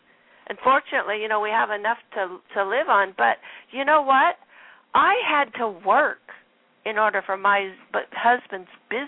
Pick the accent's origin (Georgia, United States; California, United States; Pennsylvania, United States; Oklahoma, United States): California, United States; When I grew up here in California, everybody worked hard.